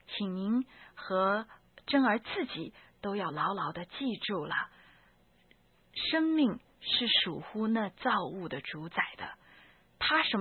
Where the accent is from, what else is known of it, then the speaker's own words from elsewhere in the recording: China; 就按照我们中国人的规矩来看看